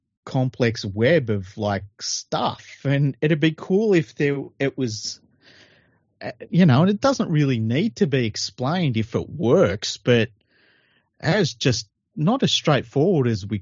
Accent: Wales, United Kingdom; I am Welsh.

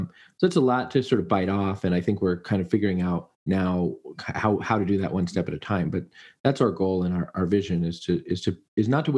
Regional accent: United States; I guess I'm just American.

